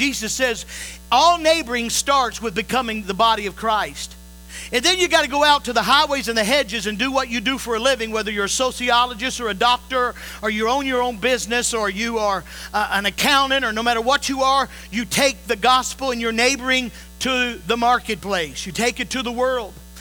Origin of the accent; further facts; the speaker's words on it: United States; I'll never forget the first time I saw oppression and injustice as an American.